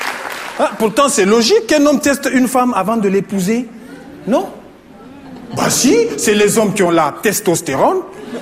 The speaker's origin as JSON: {"language": "French", "country": "Niger", "lives_now": "France", "said": "Même si je suis nigérien, maintenant je me fais beaucoup d'amis en France"}